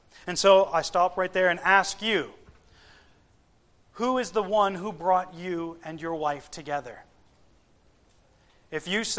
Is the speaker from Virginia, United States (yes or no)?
yes; Virginia, United States; She was raised in Wagga. I grew up mostly in Virginia.